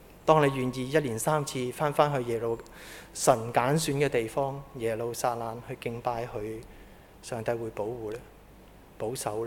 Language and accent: Cantonese; China; 那我们作为中国人，我们学少少啦